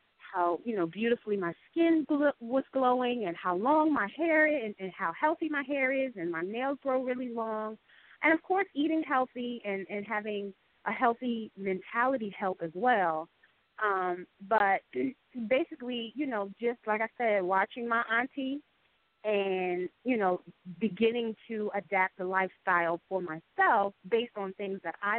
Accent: New Jersey, United States; I was living in New Jersey at the time because I was born in New Jersey, born and raised in New Jersey.

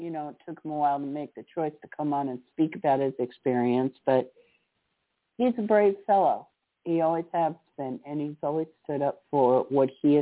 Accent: Boca Raton, Florida, United States; My sister and I grew up in Boca, between Boca and Lighthouse Point, so it was like going home in a way

